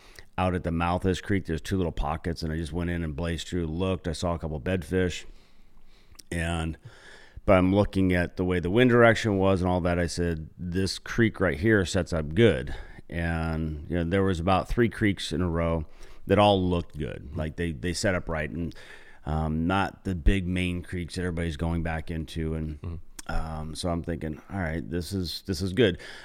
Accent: Auburn, California, United States; from Auburn, California.

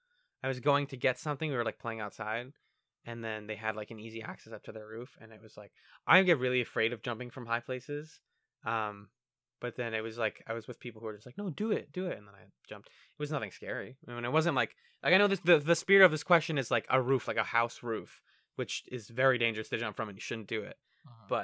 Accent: East Coast, United States; We're from the East Coast.

